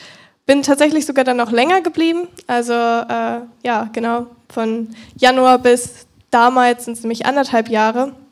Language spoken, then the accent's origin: German; Nuremberg, Bavaria, Germany; born there; moved away; ich bin in Nürnberg geboren, bin dann hergezogen und seitdem bin ich, glaube ich, immer hier.